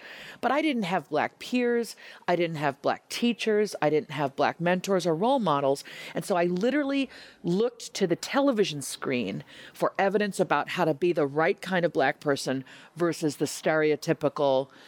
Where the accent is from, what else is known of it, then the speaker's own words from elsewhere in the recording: New York, United States; also born or lived in Madison, Wisconsin / Northern Virginia / Middleton, Wisconsin; Growing up in New York, outside of Manhattan, Madison, Wisconsin, Northern Virginia, and then Middleton, Wisconsin, there weren't many kids who looked like me.